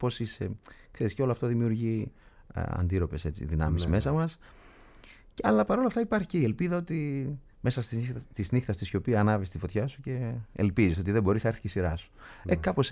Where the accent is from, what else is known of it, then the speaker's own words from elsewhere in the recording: Greece; αυτό το μήνα, συγγνώμη, είμαστε από την Ελλάδα.